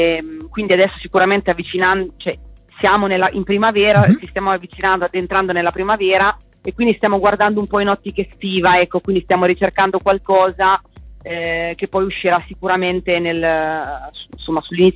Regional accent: Gallo di Petriano, Marche, Italy; c'era un concorso Canoro dalle mie parti, a Gallo di Petriano

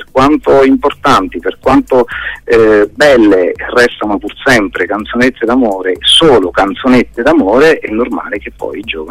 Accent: Abruzzo, Italy; perché io sono abruzzese, nel mio paese non c'erano insegnanti di canto moderno.

